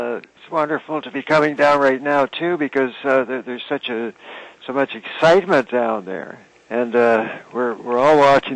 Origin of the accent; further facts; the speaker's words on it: Toronto, Ontario, Canada; came back and just took it back to my hometown here, Toronto.